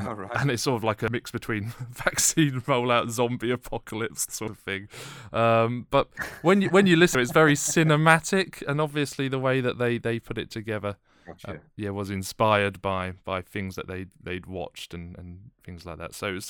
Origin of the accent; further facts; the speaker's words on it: London, United Kingdom; I grew up in London.